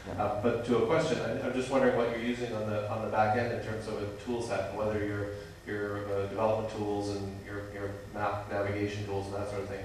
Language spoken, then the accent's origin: English; Canada; I'm from Canada, but I work with U.S. clients on projects, GIS projects that span the U.S.-Canada border.